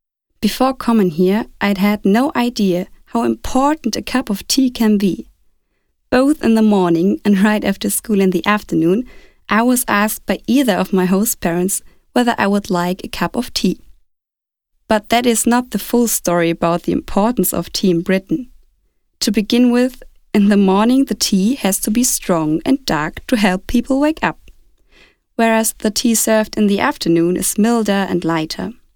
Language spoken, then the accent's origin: English; Germany; English is a second language; now in Leeds, United Kingdom; Here in Leeds, just like in other parts of Britain, I suppose, the weather is much more changeable than in my hometown in Germany.